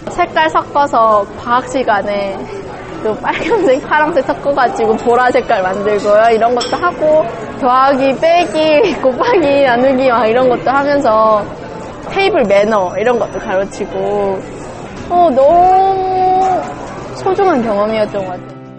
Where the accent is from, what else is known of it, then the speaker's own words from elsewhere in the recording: North Korea; now in South Korea; 학교에 들어가면 북한에서 왔다고 해서 왕따 당하진 않을까.